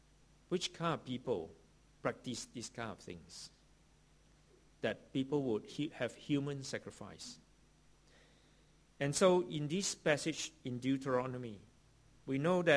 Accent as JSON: {"language": "English", "country": "Malaysia", "said": "I come from Malaysia. And in the early years when I was in Malaysia"}